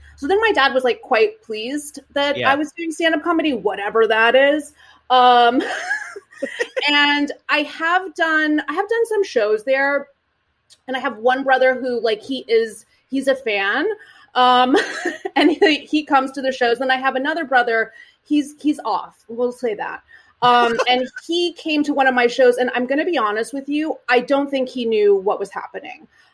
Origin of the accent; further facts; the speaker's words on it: Indonesia; also born or lived in Singapore; now in United States; I was born in Singapore, and I grew up in Indonesia. My whole family still lives in Indonesia.